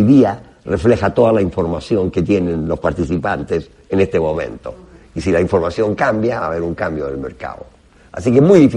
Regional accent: Chile; Yo soy de Chile, así que la economía chilena también está un poquito más, está creciendo más lentamente

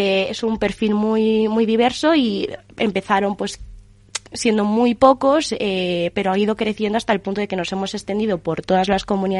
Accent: Ourense, Galicia, Spain; now in Madrid, Spain; yo soy una persona que vive en Madrid desde hace 5 años, pero soy gallega, de Ourense, muy orgullosa de mi terriña.

